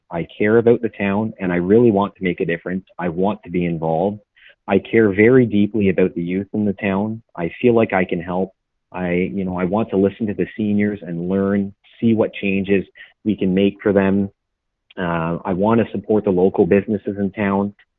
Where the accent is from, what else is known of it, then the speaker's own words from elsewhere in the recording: Gananoque, Ontario, Canada; I'm a local from Gananoque, so I feel very privileged and happy to be running and ultimately to be a voice for residents of Gananoque.